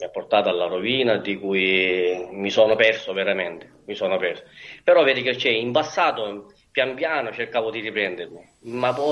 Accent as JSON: {"language": "Italian", "town": "Catania", "region": "Sicily", "country": "Italy", "said": "Perché sono siciliano, sono di Catania."}